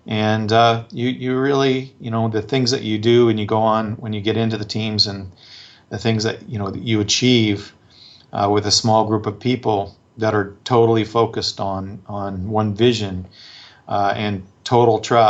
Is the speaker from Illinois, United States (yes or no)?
no; Oregon, United States; I've always been an outdoors person, growing up in Oregon, hunting and fishing and backpacking, camping, etc.